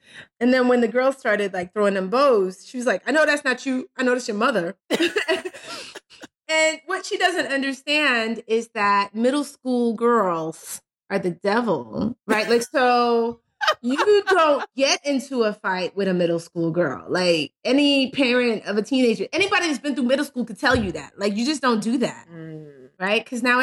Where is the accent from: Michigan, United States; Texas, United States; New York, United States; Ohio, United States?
New York, United States; I'm from New York.